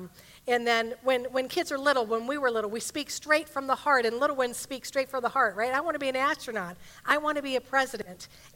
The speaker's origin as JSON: {"language": "English", "town": "Vandalia", "region": "Ohio", "country": "United States", "tie": "born or raised there", "said": "So I grew up in Vandalia, which is just north of Dayton"}